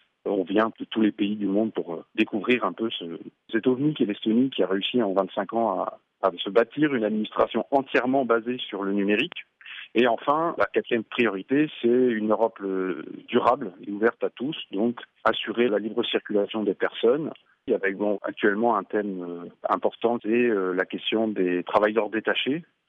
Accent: France; en tant que Français venant d'un grand pays qui a une administration lourde

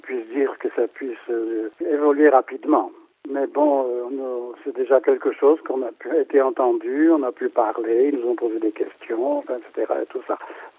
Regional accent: France; moi-même je suis français.

